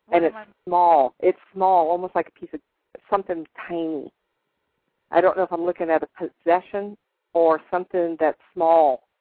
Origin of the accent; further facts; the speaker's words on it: California, United States; I'm from California and moved to the desert about 3 years ago.